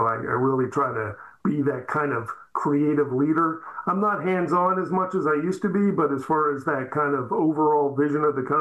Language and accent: English; Pottstown, Pennsylvania, United States; my one friend from growing up in Pottstown